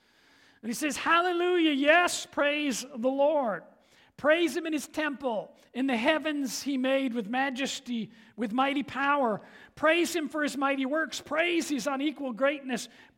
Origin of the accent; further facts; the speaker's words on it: England, United Kingdom; my background is, well, I'm English.